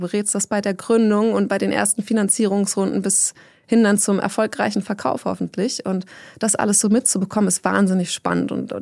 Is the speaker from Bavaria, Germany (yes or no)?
no; Berlin, Germany; born there; Also ich bin gebürtige Berlinerin, habe auch in Berlin studiert